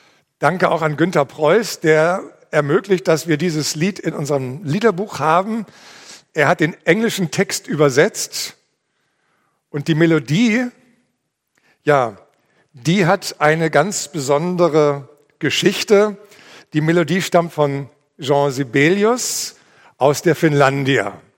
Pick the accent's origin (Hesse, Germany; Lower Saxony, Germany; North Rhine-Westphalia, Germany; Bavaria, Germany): Lower Saxony, Germany; Hanover; born there; Ich selbst bin gebürtig in Hannover, also so ein richtiger Niedersachse.